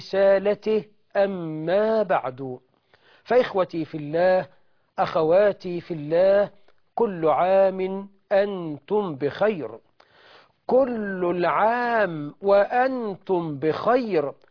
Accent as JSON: {"language": "Arabic", "country": "Egypt", "said": "وأنا كمصري شهادتي في شرف مصر ومكانة مصر ومجد مصر قد تبدو مجروحة لأنني واحد من أهل مصر"}